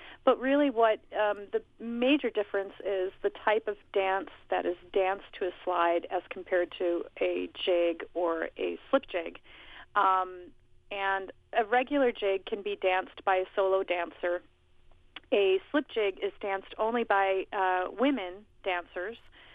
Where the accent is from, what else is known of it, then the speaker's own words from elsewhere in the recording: Chicago, Illinois, United States; but I grew up in Chicago, in the city, and I started taking Irish dancing when I was about 5 years old